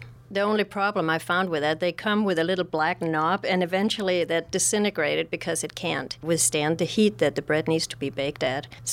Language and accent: English; Denmark; I'm from Denmark, and bread is a pretty big thing over there